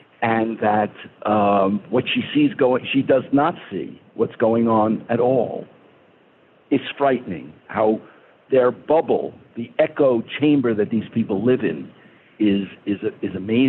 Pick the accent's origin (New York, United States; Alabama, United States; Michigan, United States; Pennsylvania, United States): New York, United States; I'm Jewish. I was raised in New York. I went to the New York school systems.